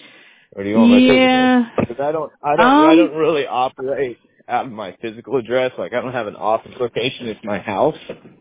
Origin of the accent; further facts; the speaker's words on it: Houston, Texas, United States; now in Alaska, United States; I came from sun. I grew up in Texas, Houston.